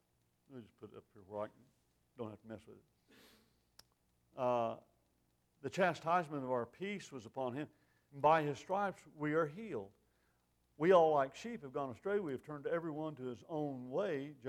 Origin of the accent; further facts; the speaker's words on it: Maryvale, United States; When I was growing up in Maryvale, there's a little boy that lived down the street from us, just as goofy as he could be.